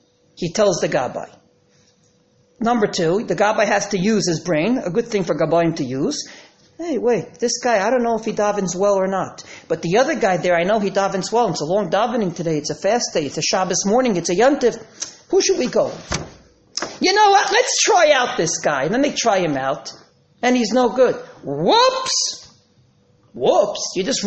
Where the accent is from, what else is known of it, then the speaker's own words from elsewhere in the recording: Woodmere, New York, United States; When I was a kid, growing up in the Young Israel of Woodmere